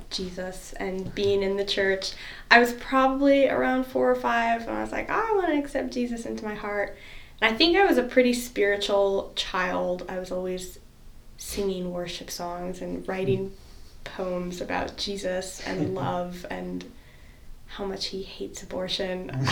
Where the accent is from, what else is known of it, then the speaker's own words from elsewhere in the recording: Gillette, Pennsylvania, United States; I am from pretty much here. I grew up in Gillette, so if you've ever taken Route 14 to anywhere in New York, you've gone right past my house. I grew up there with my 7 siblings